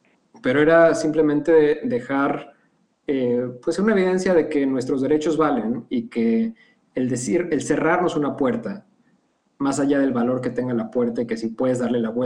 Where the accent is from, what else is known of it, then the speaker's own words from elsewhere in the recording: Mexico; soy mexicano. Puedo contestar, soy un hombre gay.